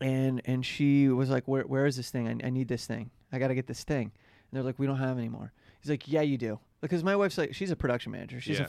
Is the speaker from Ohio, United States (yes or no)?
yes; Ohio, United States; now in New York, United States; So when someone asks, like, where are you from? I say New York now.